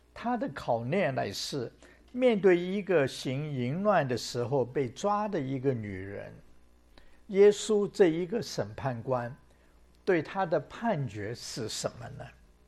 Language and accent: Chinese; China; 但是在东方，特别在我们中国人的文化里面，有点是相反的。